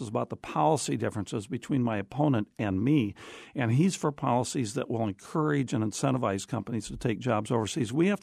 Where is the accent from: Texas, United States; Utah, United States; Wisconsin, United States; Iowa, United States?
Iowa, United States; I'm from Iowa. I understand. I've been to these communities.